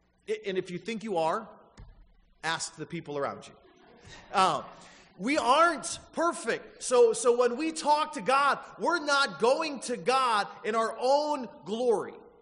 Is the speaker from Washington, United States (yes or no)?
no; Flint, Michigan, United States; I grew up in Flint, Michigan, so I cheer for the Detroit teams and in Michigan State.